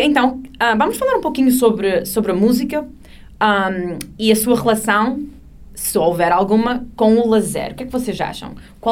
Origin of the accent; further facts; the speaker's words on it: Portugal; now in United States; Mas quando eu era criança, em Portugal, as telenovelas brasileiras eram muito populares em Portugal.